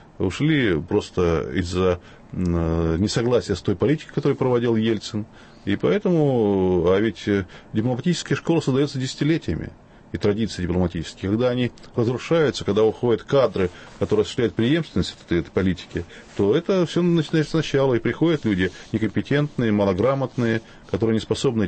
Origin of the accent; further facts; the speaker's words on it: Riga, Latvia; moved away as an adult; хотя я латыш, у меня там живет в Риге живет мама, сестра, там похоронен отец, но с 92 года мне запрещен въезд в Латвию.